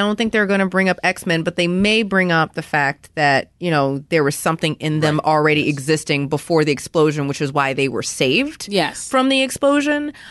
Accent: Louisiana, United States; accent: Louisiana; I'm from Louisiana, so my accent is probably going to come out in a second.

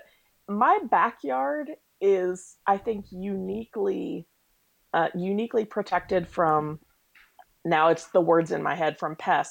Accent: Tennessee, United States; So that takes away, that takes away one huge pest that I grew up with in Tennessee.

